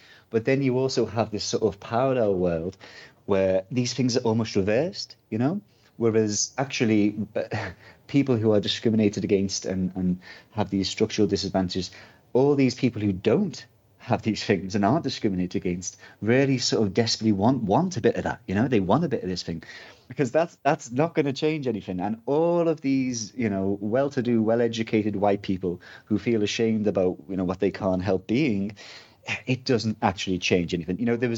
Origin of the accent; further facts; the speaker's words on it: Canada; firstly, I'm not American, I'm Canadian, so that's some points.